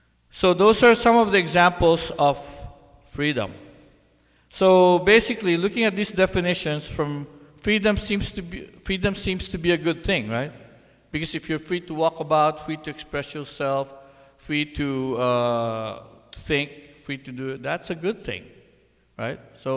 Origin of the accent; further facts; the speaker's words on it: Philippines; So back when I was younger, I was growing up in the Philippines.